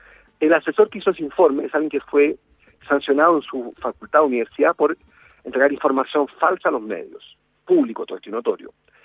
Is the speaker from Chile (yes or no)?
yes; Chile; como yo soy chileno y debo respeto al gobierno que eligieron los compatriotas en contra de mí